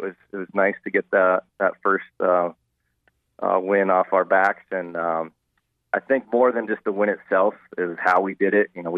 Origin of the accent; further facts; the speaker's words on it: Shelburne Falls, Massachusetts, United States; But growing up, I grew up in Western Massachusetts, a small town called Shelburne Falls.